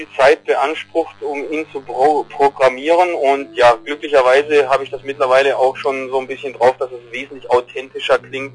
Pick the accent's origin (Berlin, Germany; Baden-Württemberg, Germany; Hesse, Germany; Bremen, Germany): Baden-Württemberg, Germany; Triberg; Aus dem Schwarzwald, ja, also wie gesagt, das ist eigentlich verteilt. Ich wohne eben hier in Triberg im Schwarzwald, das ist so ein kleines Nest, so mit Wasserfällen und so.